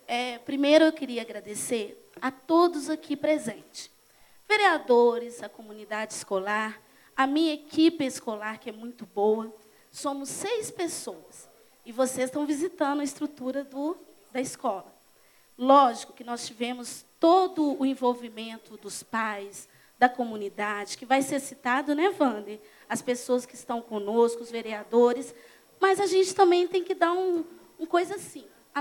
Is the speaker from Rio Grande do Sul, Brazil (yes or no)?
no; Miguel Burnier, Minas Gerais, Brazil; born there; Nasci em Miguel Burnier. Estou aqui há muito tempo.